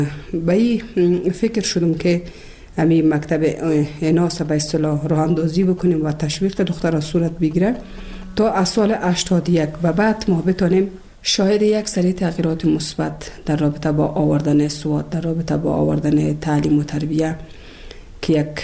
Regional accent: Kabul, Afghanistan; also born or lived in Bamyan; از ولسوالی شیبر ولایت بامیان هستم. در سال 1356 در یک خانواده روشن فکر ما در ولایت کابل به دنیا آمدم و تحصیلات خود ما در کابل و پایان رساندم

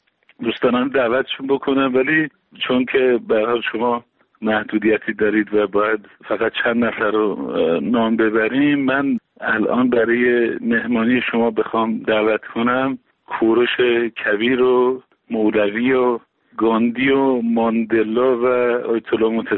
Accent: Iran; برای من به عنوان یک ایرانی

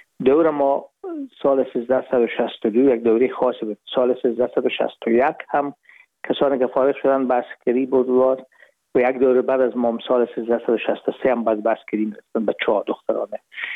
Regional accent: Herat, Afghanistan; moved away as an adult; now in Hamburg, Germany; ما رفتیم از کابل به هرات و پیش که فاکولته رو پایان برسانیم یا دیپلمی بگیریم از هرات از طریق زمینی داخل مرز ایران شدیم

